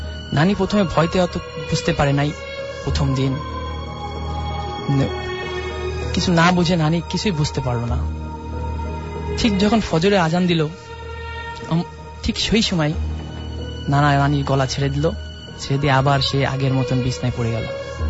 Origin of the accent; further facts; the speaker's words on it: Jessore, Khulna Division, Bangladesh; now in Dhaka, Bangladesh; মিরপুর 1 থেকে আসছি, আমার বাসা যশোর